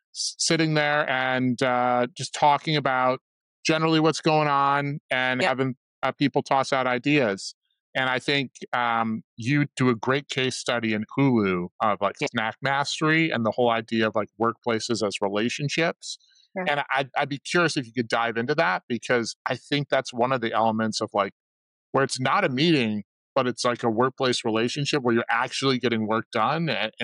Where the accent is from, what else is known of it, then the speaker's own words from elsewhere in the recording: Chicago, Illinois, United States; you know, shout out to the Bear as a Chicagoan.